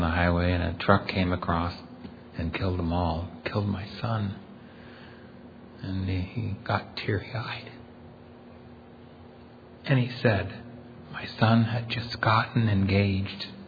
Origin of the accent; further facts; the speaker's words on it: Lancaster, Pennsylvania, United States; I said, "Oh, I'm from Lancaster," and he was from Kentucky.